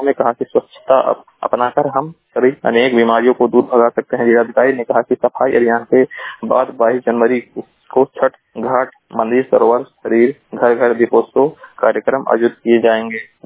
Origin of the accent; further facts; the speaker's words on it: Maharajganj, Uttar Pradesh, India; मैं जिला महाराजगंज का निवासी हूँ।